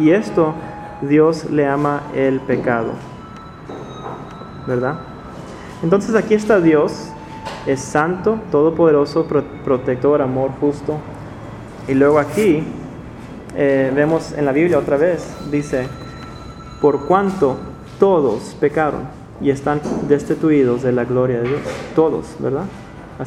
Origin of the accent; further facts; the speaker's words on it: United States; De donde yo soy, Estados Unidos, si alguien se golpea, usa el nombre